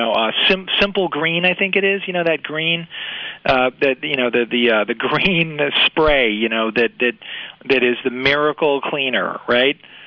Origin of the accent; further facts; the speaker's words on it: Boston, Massachusetts, United States; we're both from the Boston area